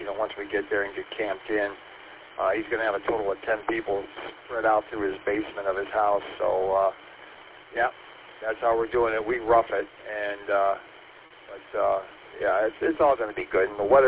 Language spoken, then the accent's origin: English; Detroit, Michigan, United States; kind of like how I am from Detroit. You know, I'm being 12 miles out